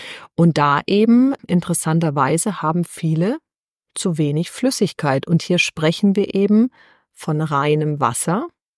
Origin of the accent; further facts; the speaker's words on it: Bavaria, Germany; now in Baden-Württemberg, Germany; ich bin 37, ich komme gebürtig aus Unterfranken, bin seit vielen Jahren im schönen Baden-Württemberg gelandet